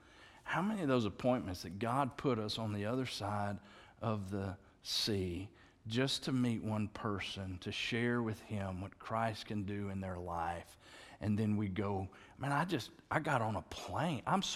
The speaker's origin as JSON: {"language": "English", "region": "Louisiana", "country": "United States", "said": "And he said, where are you from? I said, Louisiana. New Orleans, everybody asked, are you from New Orleans? I know, nowhere near New Orleans."}